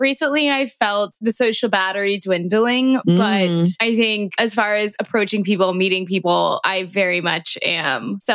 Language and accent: English; Atlanta, Georgia, United States; now in New York, United States; I'm originally from Atlanta. I moved to New York almost 6 years ago to start a career in television